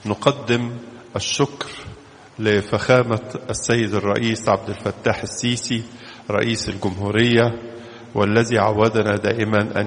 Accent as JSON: {"language": "Arabic", "country": "Egypt", "said": "ومن بينها بلادنا مصر"}